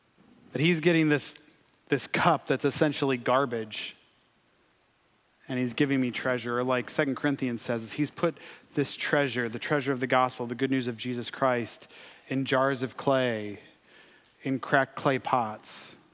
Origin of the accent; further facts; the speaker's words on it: Michigan, United States; now in Texas, United States; My mom played an organ in our Independent Baptist Church in Michigan. Yes, I'm from Michigan. I'm a Yankee. I'm sorry. I married a Texan, though.